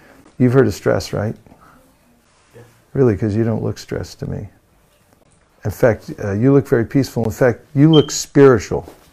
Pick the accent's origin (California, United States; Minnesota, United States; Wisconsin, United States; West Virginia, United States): California, United States; I'm from California. Where are you from?